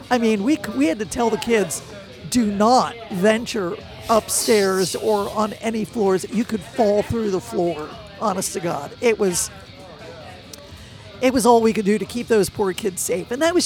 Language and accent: English; Greenville, South Carolina, United States; now in Austin, United States; I came to Austin from Greenville, South Carolina.